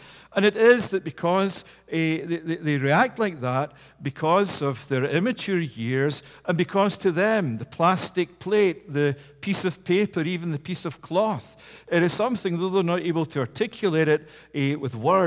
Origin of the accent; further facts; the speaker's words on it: Scotland, United Kingdom; Growing up in Scotland, one of the things that you had to do when you attended high school years was that you had to read a book that had the title Treasure Island.